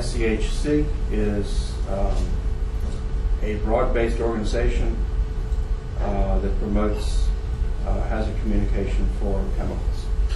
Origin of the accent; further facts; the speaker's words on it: New Orleans, Louisiana, United States; born there; by way of background, I was born in New Orleans.